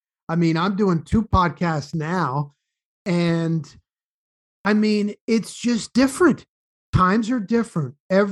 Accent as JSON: {"language": "English", "region": "New Jersey", "country": "United States", "tie": "born or raised there", "said": "Now, I grew up in the New Jersey area, North Jersey, right outside of, well, not right outside of New York City, about an hour outside of New York City."}